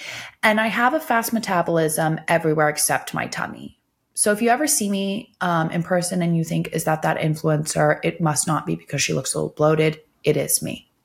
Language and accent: English; Thousand Oaks, California, United States; You know, I grew up in Thousand Oaks area, so I would drive to LA all the time and it was my thinking time.